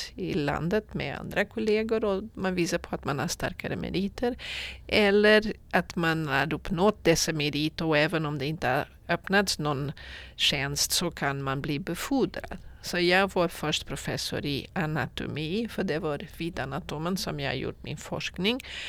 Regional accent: Portugal; moved away as an adult; also born or lived in Lisbon; now in Umeå, Sweden; Så jag är i Umeå därför att jag vill. Jag valde Umeå. Och jag kommer från Portugal, så det brukar inte vara så lätt att förklara hur man kan välja Umeå över Portugal. Jag läste i Lissabon och jag gjorde min AT där.

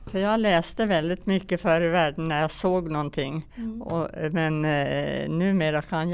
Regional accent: Västernorrland County, Sweden; now in Norrbotten, Sweden; Jag är uppväxt i Ångermanland och jag har aldrig varit med om hur det har varit här i Norrbotten. För jag kom först 54 till Norrbotten.

